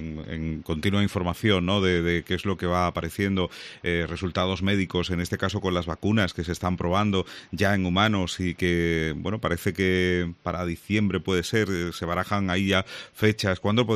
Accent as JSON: {"language": "Spanish", "town": "Cádiz", "region": "Andalusia", "country": "Spain", "said": "¿Cómo estamos siendo los gaditanos en estas fases que poquito a poco vamos escalando?"}